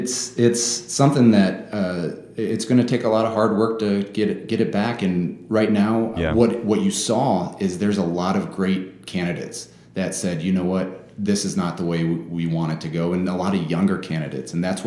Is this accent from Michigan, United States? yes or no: no; Sioux City, Iowa, United States; Now, I was raised in Sioux City, and the farm's 4 hours away